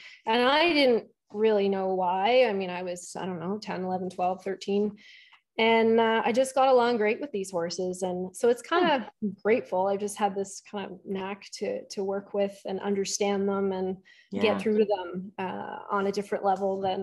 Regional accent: Etobicoke, Ontario, Canada; also born or lived in Loretto; I grew up in Etobicoke. When I was also 18, my parents and I moved out of the city and we bought our first farm, and it was near Loretto, near Alliston.

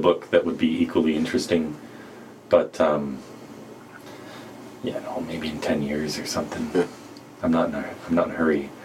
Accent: Canada; I'm Canadian

